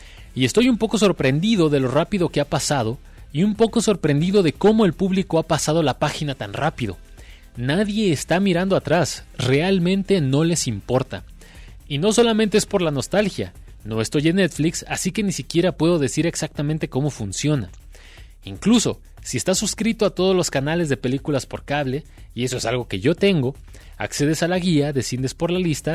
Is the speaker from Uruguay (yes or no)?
no; Zapopan, Jalisco, Mexico; Que si yo soy de Alta Locos, o sea, Alta Gracia